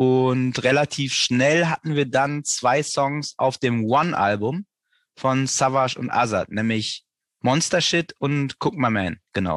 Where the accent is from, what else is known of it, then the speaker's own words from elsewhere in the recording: North Rhine-Westphalia, Germany; moved away as an adult; now in Hamburg, Germany; Ich fange im Jahr 2000 an, da bin ich nämlich nach Hamburg gekommen. Ich komme eigentlich aus NRW, bin nach Hamburg gekommen, ganz klassisch zum Jurastudium.